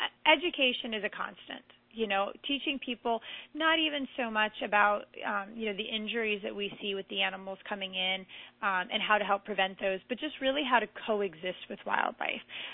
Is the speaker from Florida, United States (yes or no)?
yes; Florida, United States; I mean, I grew up here. I'm a Florida native. I grew up on Lake Osborne here in South Florida.